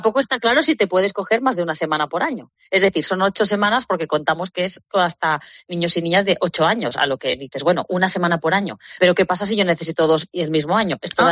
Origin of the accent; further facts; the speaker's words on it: Barcelona, Catalonia, Spain; al menos en Barcelona de donde yo soy.